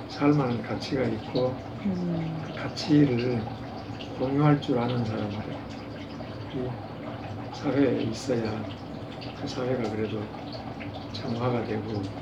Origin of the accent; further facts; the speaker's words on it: Boseong, South Jeolla, South Korea; 내가 이제 고향이 보성이어서